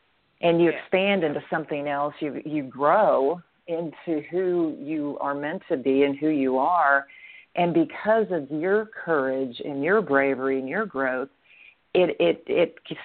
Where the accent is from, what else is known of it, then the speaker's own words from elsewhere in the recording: Dallas, Texas, United States; I grew up here in Dallas, went to, you know, high school, went on to college